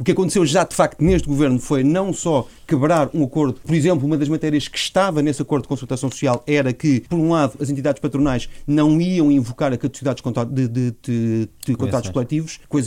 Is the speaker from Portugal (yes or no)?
yes; Portugal; fico sinceramente preocupado enquanto português